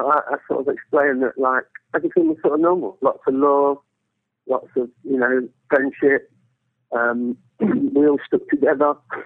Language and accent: English; Loughborough, East Midlands, United Kingdom; Well, I grew up in Loughborough, which is situated in between Leicester and Derby.